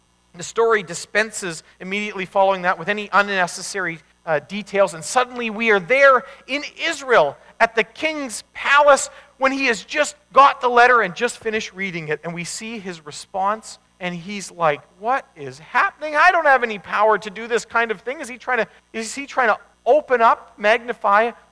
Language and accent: English; Manitoba, Canada; Where I grew up in Manitoba, there was the Red River, and it was Red River because it was muddy, you know?